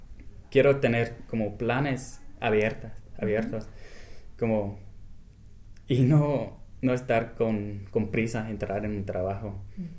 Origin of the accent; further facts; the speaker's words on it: England, United Kingdom; Spanish is a second language; ¿de dónde eres? Pues de Inglaterra.